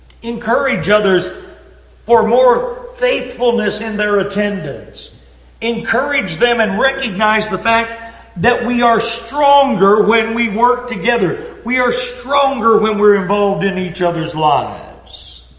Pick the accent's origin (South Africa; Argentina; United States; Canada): United States; Upper Ohio Valley; where I grew up in the Upper Ohio Valley.